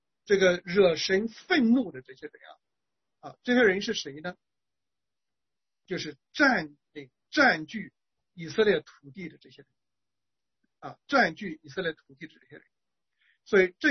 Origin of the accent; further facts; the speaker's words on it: China; 我小的时候在中国大陆